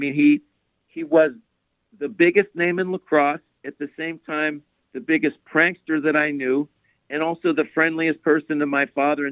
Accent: Lancaster, Pennsylvania, United States; And my father, and I'm from Lancaster, and my father, big athletics fan

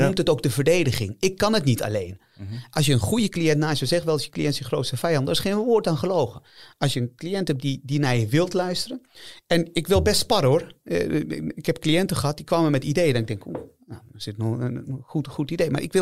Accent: Utrecht, Netherlands; ik heb gewoond in Overvecht. Ik ben opgegroeid in Overvecht. Dat is ook niet een wijk om naar huis toe te schrijven. Zuilen heb ik ook gewoond eventjes.

